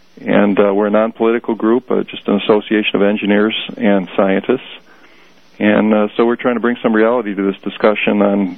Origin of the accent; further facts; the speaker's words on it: Chicago, Illinois, United States; I'm from Chicago.